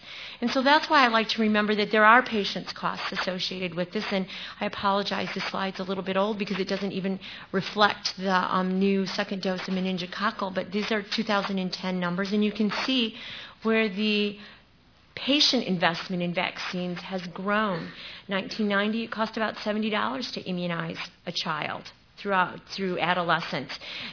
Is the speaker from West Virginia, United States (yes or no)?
no; Michigan, United States; So this is a tool that Michigan, I came from Michigan, and this is a tool that Michigan came up